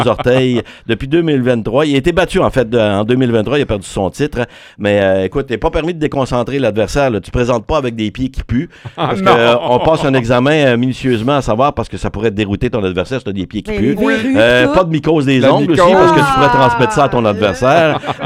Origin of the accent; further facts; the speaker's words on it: Quebec, Canada; On sait que les sports les plus populaires, ça demeure chez nous au Québec, le hockey.